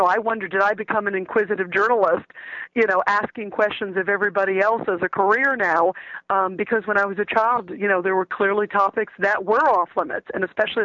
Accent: Connecticut, United States; we grew up in Connecticut, but we were camping in Maine for the summer

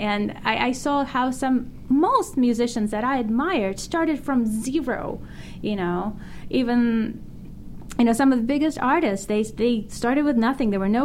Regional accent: Russia; now in United States; growing up in Russia, that's one thing I actually love about America. And this is my country now

